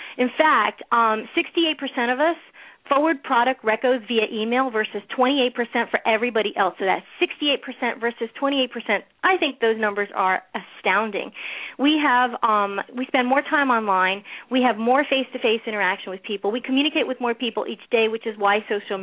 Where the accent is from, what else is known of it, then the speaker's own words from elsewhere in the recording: Miami, Florida, United States; also born or lived in New York; now in Los Angeles, United States; I was born in New York, to a Puerto Rican mom and a Russian Jewish dad, and I really am the epitome of that bicultural experience growing up. I grew up in Miami, which made me kind of Cuban